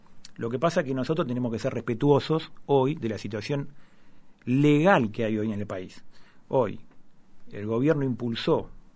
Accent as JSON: {"language": "Spanish", "town": "La Plata", "region": "Buenos Aires Province", "country": "Argentina", "said": "yo soy platense y amo la ciudad de La Plata."}